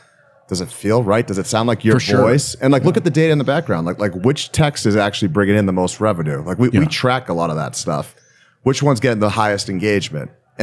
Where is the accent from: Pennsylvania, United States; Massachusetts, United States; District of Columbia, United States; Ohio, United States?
Massachusetts, United States; Boston; also born or lived in California; So I was born in Boston. I lived in California for 8 years, and then I moved back to Boston. I grew up in high school in Boston. I went to school in Connecticut.